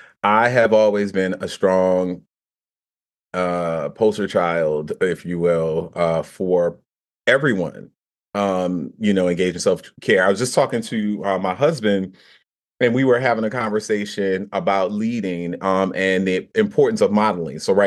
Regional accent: New Orleans, Louisiana, United States; I'm from the South, from New Orleans, Louisiana. So we love a little corn, you know, all the carbs, right. We will fry everything.

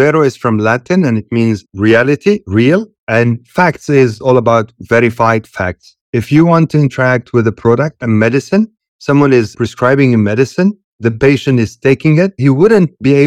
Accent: Lebanon; moved away as an adult; also born or lived in Italy / Saudi Arabia; now in Dubai, United Arab Emirates; So the first 20 years of my life, I grew up in Lebanon and then went to Italy where I studied and worked and went here to Saudi Arabia to United Arab Emirates where I met my wife and settled.

